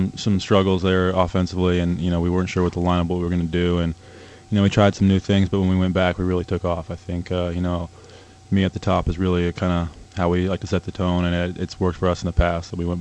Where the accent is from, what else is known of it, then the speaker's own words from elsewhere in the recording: Seattle, Washington, United States; I think, like you said, I grew up in Seattle, so watching Griffey win that every year was exciting.